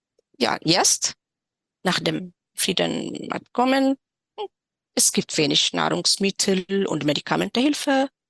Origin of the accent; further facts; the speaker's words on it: Tigray, Ethiopia; German is a second language; moved away as an adult; now in Germany; Und ja, ich bin aus Tigray. Ich bin in Deutschland seit ungefähr 15 Jahren. Ich rede und arbeite im Englisch und mein Deutsch ist nicht gut.